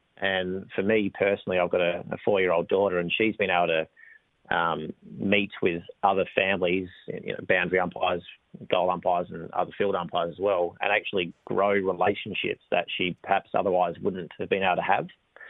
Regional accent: Adelaide, South Australia, Australia; So I'm originally from Adelaide

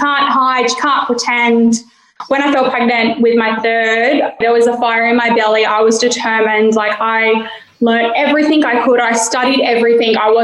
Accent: New South Wales, Australia; So our family's from here, but I was born and raised in Western Sydney. In between that time frame, yeah, we moved up here on country and we've been here ever since.

